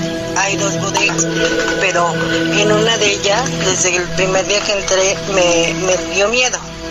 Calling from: Mexico City, Mexico

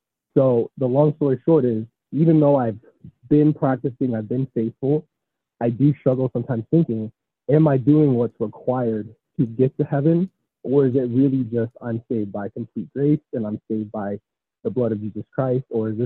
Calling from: Phoenix, Arizona, United States; I'm calling in from Phoenix, Arizona.

